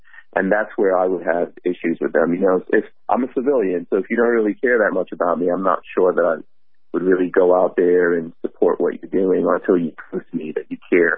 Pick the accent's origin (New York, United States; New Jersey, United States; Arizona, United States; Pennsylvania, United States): New York, United States; I mean, I grew up in New York. Under Mayor Ed Koch.